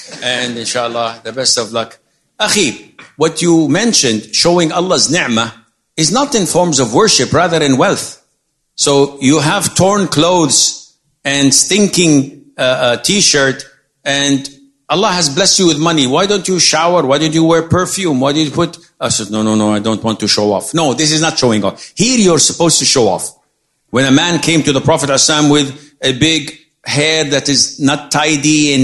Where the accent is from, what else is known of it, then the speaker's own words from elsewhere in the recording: Medan, North Sumatra, Indonesia; If I'm from Medan, from Indonesia. So, originally